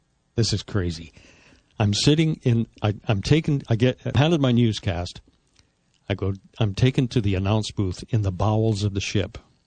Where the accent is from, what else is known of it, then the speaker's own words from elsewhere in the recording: Calgary, Alberta, Canada; born there; I mean, I was born in Calgary. A little stubble jumper from the Canadian prairies introduced in a nightclub in Manchester, England.